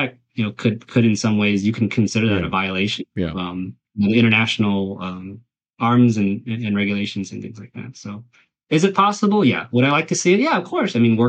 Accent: United States; As an American, as a Vietnamese American who lives, you know, I have U.S. citizenship and anything like

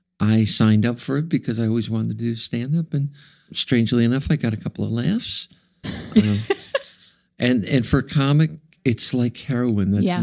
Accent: New Jersey, United States; Who am I? Born and raised in Jersey.

